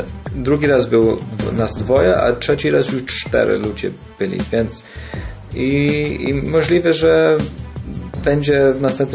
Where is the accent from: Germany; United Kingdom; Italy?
United Kingdom; London; bo w Anglii i w Londynie specyficznie, skąd jestem